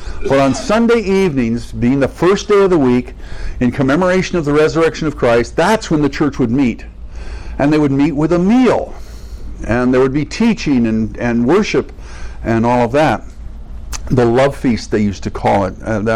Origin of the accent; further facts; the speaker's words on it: California, United States; sorry, I'm from California.